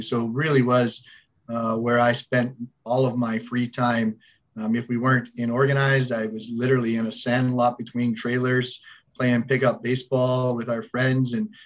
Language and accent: English; Goose Bay, Newfoundland and Labrador, Canada; So I grew up in Labrador, fly in, fly out community in Goose Bay, and I was your standard rink rat.